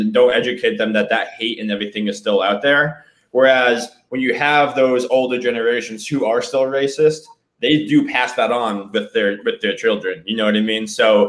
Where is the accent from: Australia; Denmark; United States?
United States; because you grow up, like, where I grew up in the States, you know, the textbooks that I would read in history class